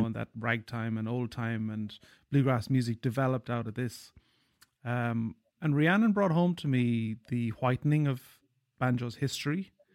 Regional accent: Ireland; which was really enlightening for me as an Irish musician and as a white musician who has grown up playing the banjo.

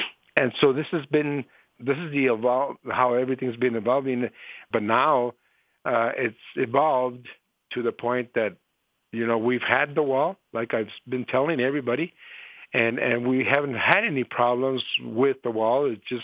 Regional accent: Nogales, Arizona, United States; I was born and raised here in Nogales. This is my city.

